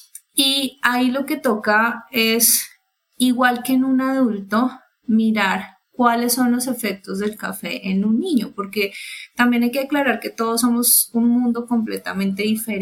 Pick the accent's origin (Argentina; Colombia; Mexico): Colombia; súper orgullosos nos sentimos como colombianos